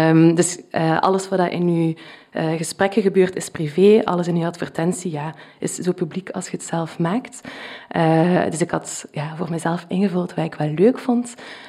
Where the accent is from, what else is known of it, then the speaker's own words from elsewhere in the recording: Flanders, Belgium; accent: Flemish; Hij viel heel erg op mijn Vlaams accent.